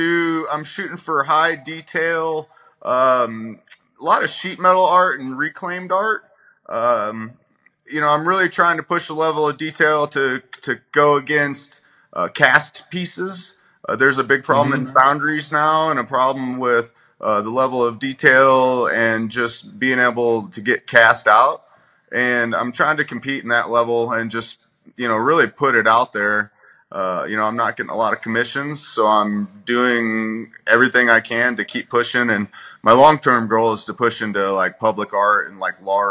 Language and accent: English; Illinois, United States; now in Gunnison, United States; Originally Southern Illinois, not too far from St. Louis there. Now I've been in Gunnison, Colorado, or Gunnison Valley, for about 12 years.